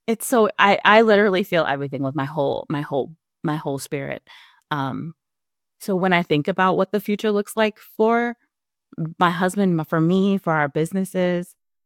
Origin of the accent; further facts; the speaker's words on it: Buffalo, New York, United States; So grew up on the west side. And then my mom moved us into Kenmore. So growing up in Buffalo is a little interesting because we are an incredibly segregated city.